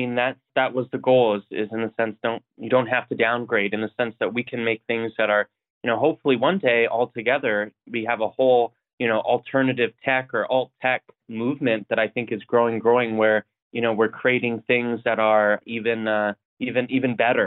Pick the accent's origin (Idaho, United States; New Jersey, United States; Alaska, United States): Idaho, United States; Coeur d'Alene; I grew up in Idaho, North Idaho, and Coeur d'Alene, if anyone knows where that is